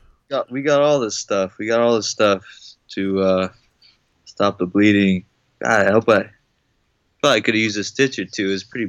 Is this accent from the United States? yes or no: yes; Los Angeles, California, United States; I'm originally from Los Angeles, over here fighting at Out of Robot Fight Fitness. You know, I've been in Venice for about 8 years now, the Venice area.